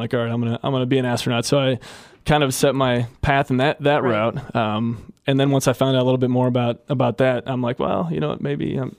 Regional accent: Minnesota, United States; Well, I'm from Minnesota, actually.

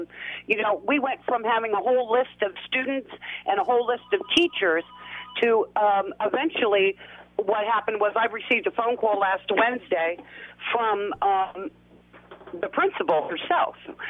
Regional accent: Virginia, United States; We are from Virginia, and we relocated up here.

